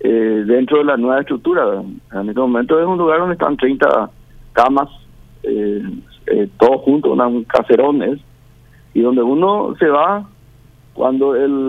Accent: Paraguay; somos paraguayos

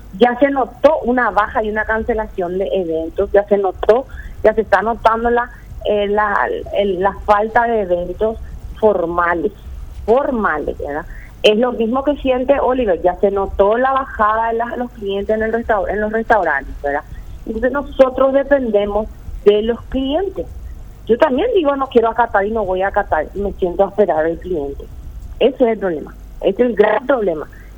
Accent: Paraguay; Todos somos ciudadanos paraguayos.

